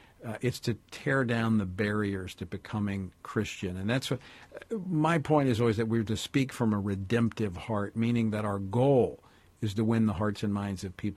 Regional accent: Louisiana, United States; since I was in first elected to office 20 some years ago, in my home state of Louisiana

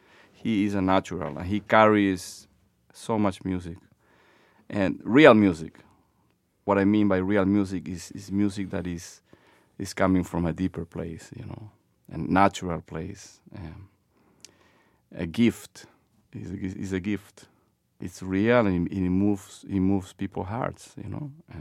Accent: Lima, Peru; now in Boston, United States; born and raised in Lima, Peru. Bostonian since 25 years ago.

